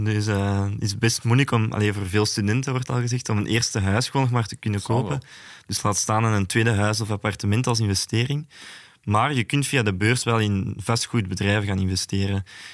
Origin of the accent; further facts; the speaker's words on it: Antwerp, Belgium; Ik ben zelf van Antwerpen